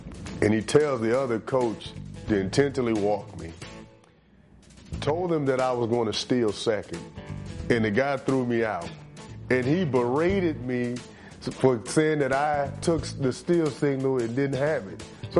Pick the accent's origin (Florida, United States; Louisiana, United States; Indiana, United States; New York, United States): Florida, United States; Pensacola; I grew up in Pensacola, Florida. You're right there on the Gulf of Mexico, pretty much the last city before you hit Alabama.